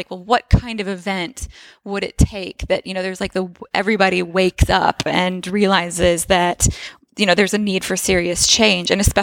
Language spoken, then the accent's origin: English; Alabama, United States; I'd never heard it before growing up in Alabama.